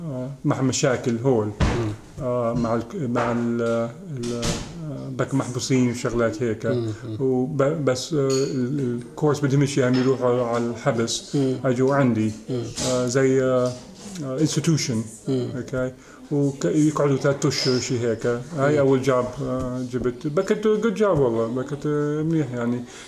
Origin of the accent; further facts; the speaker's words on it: Chicago, Illinois, United States; also born or lived in Al-Bireh, Palestine; ولدنا يعني ولدت في البيرة في فلسطين، بعدين جينا هنا يوم بكيت 4. أبوي بكى في الجيش في أمريكا، في الجيش أمريكا، وبعدين في إلينويز شيكاغو بكينا